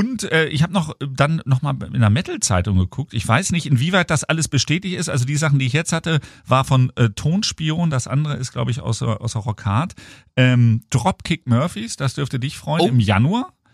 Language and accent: German; Hanover, Lower Saxony, Germany; Ich bin ja Hannoveraner, aber der Prophet im eigenen Land und vor allem die Band in der eigenen Stadt gilt ja nichts.